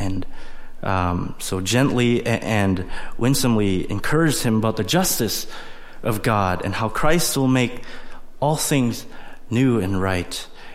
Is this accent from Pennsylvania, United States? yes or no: yes; Pennsylvania, United States; now in Nipawin, Canada; Some of you are like, you're from PA, you're not from Nipawin, whatever.